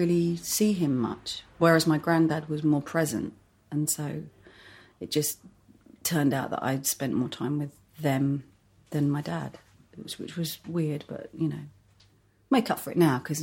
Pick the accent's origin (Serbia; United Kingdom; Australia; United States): United Kingdom; Edgware, London; I was born in North London, Edgware.